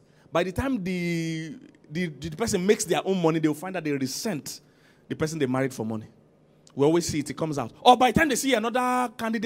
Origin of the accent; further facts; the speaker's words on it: Nigeria; I'm a Nigerian, I know Nigerians.